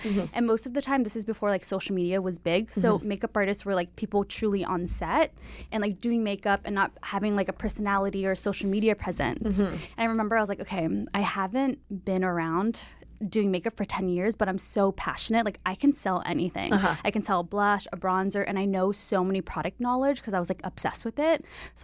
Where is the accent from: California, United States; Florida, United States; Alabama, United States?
California, United States; Yes, I'm from the Bay Area.